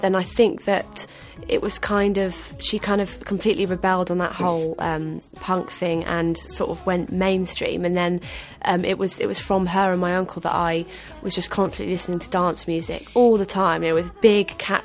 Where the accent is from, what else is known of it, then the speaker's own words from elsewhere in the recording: Hereford, West Midlands, United Kingdom; I come from Hereford, which is a place where it's not, you know, it's not, people don't even know what a blog is.